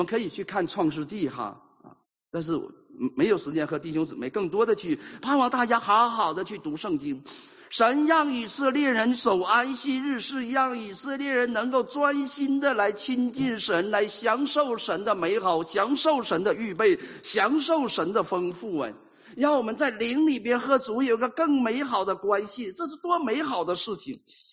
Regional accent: Northeast China, China; 我东北人就知道喝开水哈，

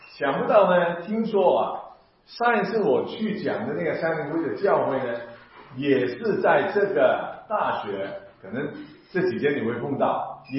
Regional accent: Hong Kong; now in Canada; 但是我是香港出生的，是土生土长的香港人，但神的恩典让我呢那么多年能够在香港侍奉，在加拿大侍奉到如今

